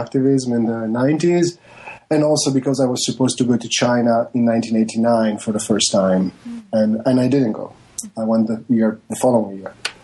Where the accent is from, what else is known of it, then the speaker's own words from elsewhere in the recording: Venice, Veneto, Italy; I come from Venice, Italy.